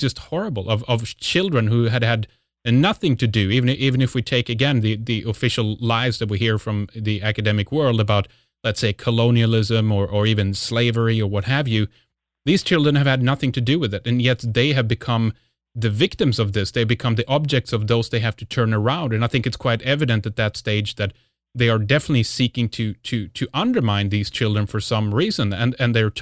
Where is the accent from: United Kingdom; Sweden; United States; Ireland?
Sweden; in terms of how it is or was growing up in Sweden and in that type of environment.